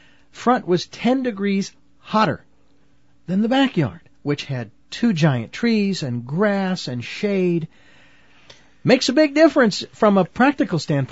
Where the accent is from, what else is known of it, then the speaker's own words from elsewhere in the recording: Phoenix, Arizona, United States; now in Santa Barbara, United States; Me being a city boy growing up in Phoenix, Arizona, and coming to Santa Barbara and living up on a hill